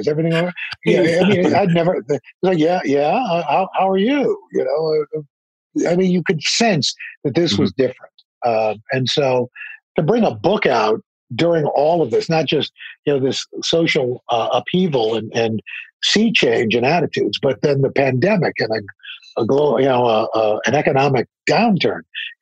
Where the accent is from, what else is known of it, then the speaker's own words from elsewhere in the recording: New York, United States; I grew up in New York, and right. and on television was this on Channel 5.